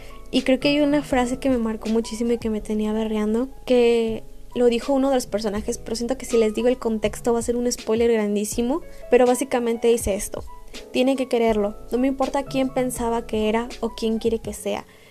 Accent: Mexico; vivo en México, soy de México.

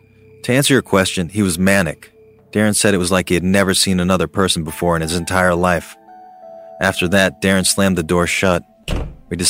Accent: Denton, Texas, United States; I'm 23 years old. I'm from Denton, Texas.

